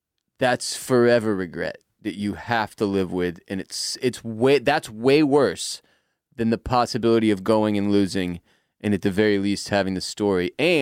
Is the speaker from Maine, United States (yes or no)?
no; Houston, Texas, United States; being Florida people and me growing up in Houston, you know